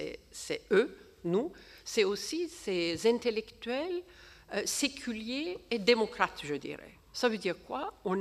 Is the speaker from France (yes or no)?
no; Ankara, Turkey; parce que je viens d'Ankara